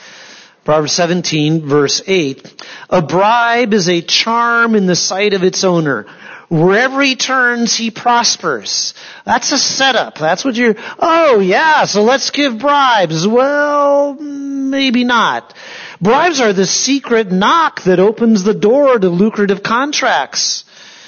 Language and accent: English; Canton, United States; drove them over to Canton, my hometown, to the auction barn there